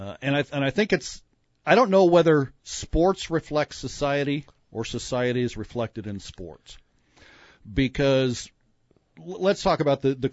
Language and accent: English; Cornville, Arizona, United States; I see people from my hometown, Cornville, Arizona.